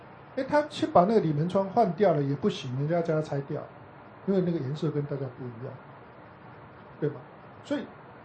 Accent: Taiwan; 像以前我小时候在台湾的乡下

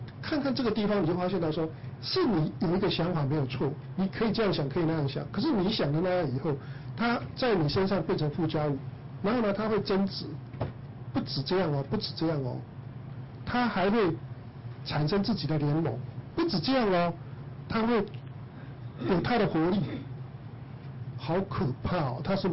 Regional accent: Taiwan; 我们台湾人在讲说一夜大一寸，

